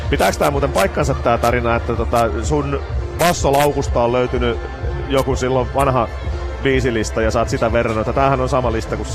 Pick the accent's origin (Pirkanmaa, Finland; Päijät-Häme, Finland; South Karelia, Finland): Pirkanmaa, Finland; Tampere; mä sanoin, että mä oon Tampereelta